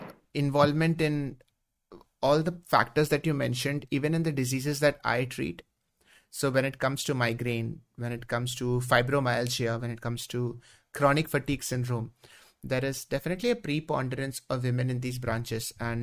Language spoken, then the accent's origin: English; Mumbai, Maharashtra, India; I'm from Mumbai.